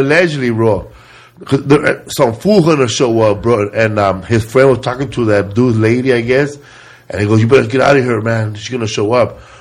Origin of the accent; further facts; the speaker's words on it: Dubai, United Arab Emirates; I'm from Dubai, my friend.